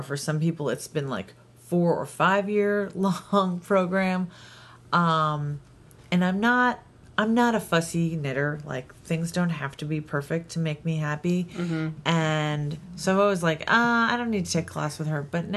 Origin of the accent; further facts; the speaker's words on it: New York, United States; I mean, I grew up in New York, and I remember Gloria, but this is like nothing like that.